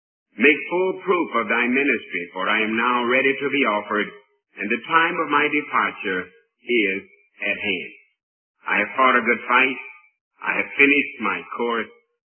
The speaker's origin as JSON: {"language": "English", "country": "United States", "said": "I'm an American."}